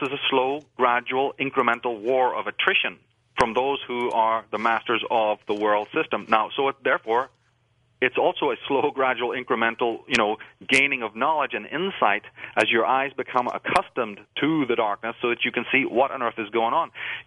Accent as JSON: {"language": "English", "country": "Ireland", "tie": "born or raised there", "said": "You know, I grew up in Ireland"}